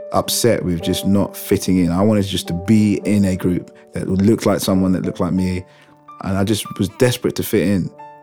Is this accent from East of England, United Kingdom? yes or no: no; London, United Kingdom; I grew up in Muswell Hill in North London in the middle class area.